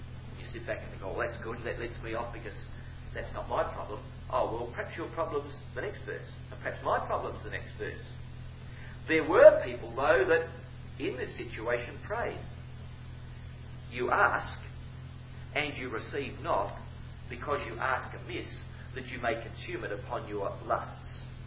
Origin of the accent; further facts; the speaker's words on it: Australia; I come from Australia and I see an ecclesial way of life in Australia